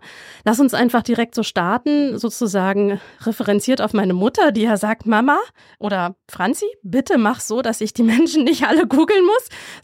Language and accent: German; Berlin, Germany; Ich habe so die Zeit der Wende in Berlin erlebt. Mhm. Ich weiß, wie meine Kindheit bei mir war, West-Berlin war.